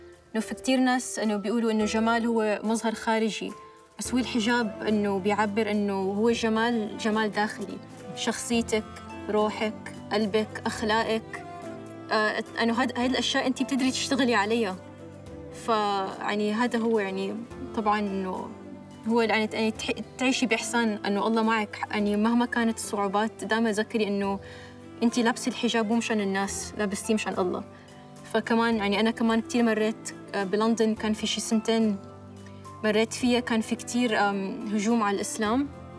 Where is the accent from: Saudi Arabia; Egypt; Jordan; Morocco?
Saudi Arabia; moved away as an adult; also born or lived in London; انا سوريه، بس انا عشت في السعوديه كل حياتي لحد صار عمري 18 سنه، بعدين انتقلت على لندن مشان اكمل جامعتي هناك